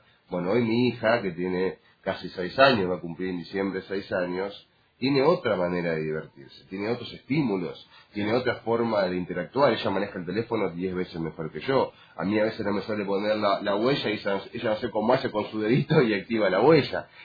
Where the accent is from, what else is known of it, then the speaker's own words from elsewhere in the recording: Escobar, Buenos Aires Province, Argentina; a mí me liga todo lo que es acá en Escobar. Mi vida está acá en Escobar. Yo nací en La Fátima